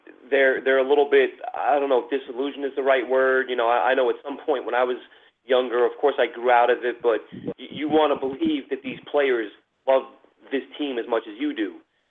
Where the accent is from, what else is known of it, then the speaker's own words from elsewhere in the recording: Bronx, New York, United States; I grew up in the Bronx. I grew up a Yankee fan.